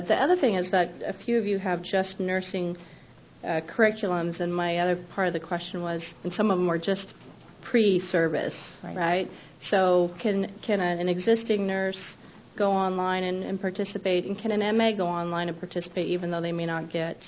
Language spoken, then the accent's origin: English; Washington, United States; And I'm from Washington State.